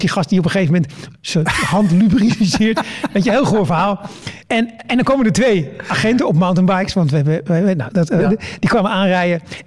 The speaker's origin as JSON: {"language": "Dutch", "country": "Netherlands", "said": "Weet je, ik kom uit Nederland."}